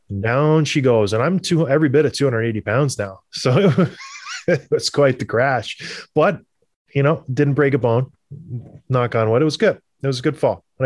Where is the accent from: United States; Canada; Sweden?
Canada; born or raised there